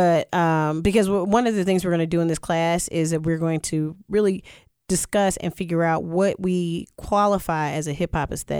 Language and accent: English; Virginia, United States; I'm from Virginia, so you know, whether it's … really, right, really put Virginia on the map in that space.